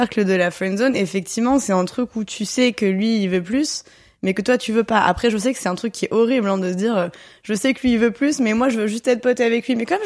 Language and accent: French; Lille, Hauts-de-France, France; now in Paris, France; J'étais lilloise.